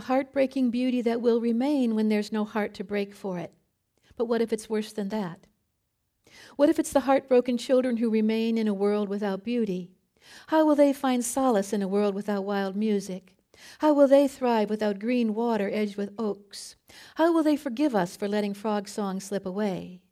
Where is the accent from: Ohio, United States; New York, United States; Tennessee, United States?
Ohio, United States; Cleveland; Well, I grew up in Cleveland, and my family would go to the Cuyahoga River and watch it burn.